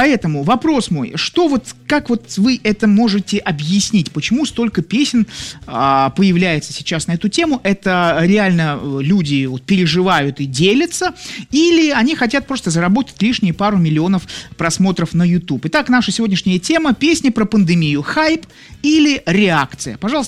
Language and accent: Russian; Saint Petersburg, Russia; дорогие ленинградцы, как я, рожденный в Ленинграде